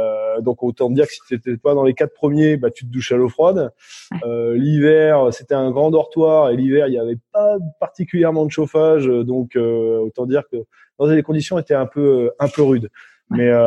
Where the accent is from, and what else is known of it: Périgueux, Nouvelle-Aquitaine, France; born or raised there; also born or lived in Sainte-Adresse